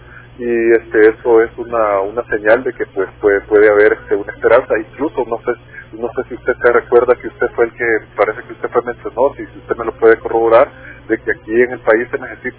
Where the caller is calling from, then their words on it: Soyapango, San Salvador, El Salvador; De aquí, de Soyapango.